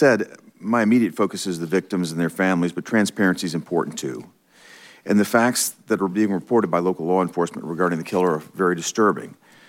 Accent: Nashville, Tennessee, United States; in my hometown and my home state of Nashville, Tennessee.

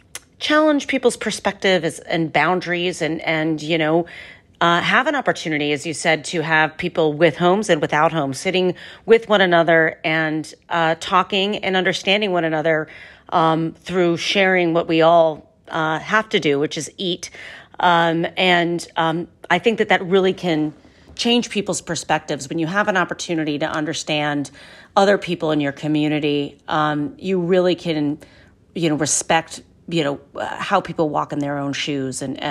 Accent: Ohio, United States; Canal Fulton, Ohio, my home state.

